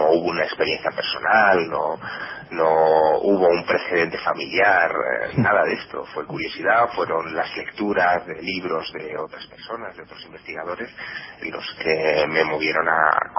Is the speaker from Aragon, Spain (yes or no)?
yes; Teruel, Aragon, Spain; born there; also born or lived in Vinaroz, Spain; en el área de Teruel, que es donde, sí, donde yo nací. Y después, ya cuando pasé 3 años viviendo en Vinaroz, en Castellón